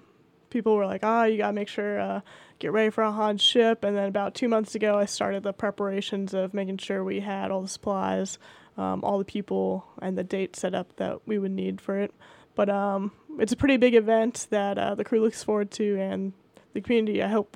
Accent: San Antonio, Texas, United States; So I'm from San Antonio, Texas, and when Hurricane Katrina happened, that was my first exposure to the Coast Guard.

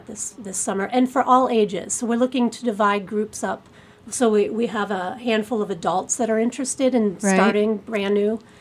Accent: Illinois, United States; I grew up in Illinois and played through our community school system and orchestra.

